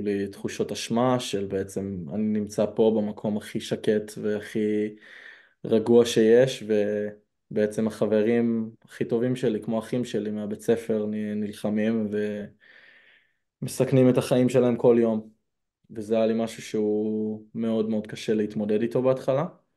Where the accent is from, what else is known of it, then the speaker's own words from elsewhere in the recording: Givatayim, Tel Aviv District, Israel; moved away as an adult; now in San Diego, United States; אני בגדול, אני גדלתי בגבעתיים, ולפני משהו כמו 3 או 4 חודשים עברתי לסן דיאגו.